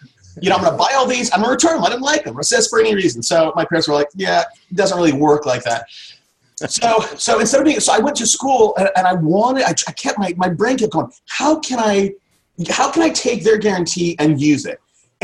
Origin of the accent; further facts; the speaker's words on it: Fresno, California, United States; I grew up in Fresno. You know how hot it is in Fresno in the summertime? Like 110 degrees.